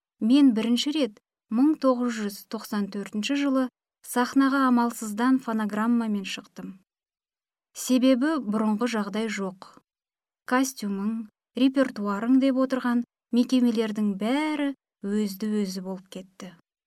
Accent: Zhetysai, Turkistan Region, Kazakhstan; Мен оңтүстік Қазақстан облысы Жетісай қаласында туып өскенмін. Орта мектепте орысша оқыдым.

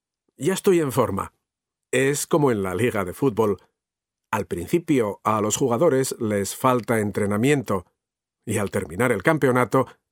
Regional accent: Spain; Me sentiría el hombre más feliz del mundo si pudiera llevar la música de mi tierra, España, por todo el planeta.

